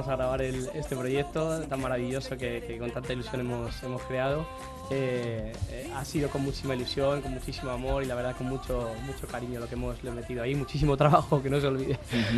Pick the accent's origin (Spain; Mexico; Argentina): Spain; Madrid, Community of Madrid; Bueno, soy madrileño